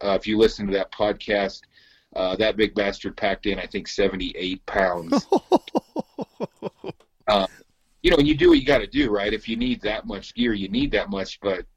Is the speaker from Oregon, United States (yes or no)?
yes; Oregon, United States; coming from, you know, a decent idea of your background, because I'm from Oregon, you're not glassing a lot.